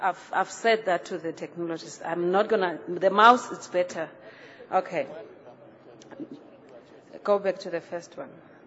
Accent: South Africa; those who are in my home country in South Africa

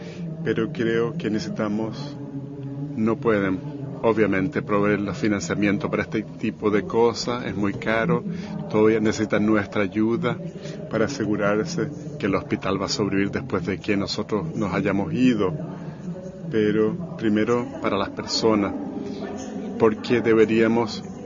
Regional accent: Canada; tenemos orgullo como canadiense

